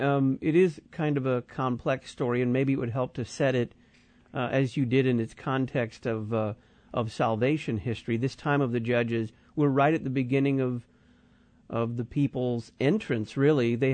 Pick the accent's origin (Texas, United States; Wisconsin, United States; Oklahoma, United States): Texas, United States; I am a Texan, by the way.